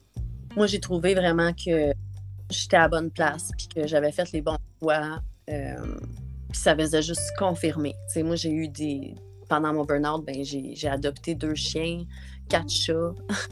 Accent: Quebec, Canada; accent: Quebecois; on a été rabaissés pour notre accent québécois et on a voulu se le réapproprier.

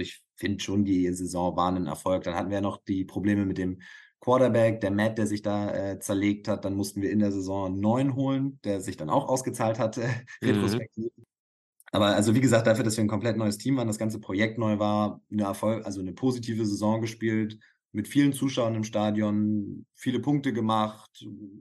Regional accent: Hamburg, Germany; also born or lived in Essen / Cologne; Also ich bin halt Hamburger, ich bin halt hingezogen wegen des Studiums

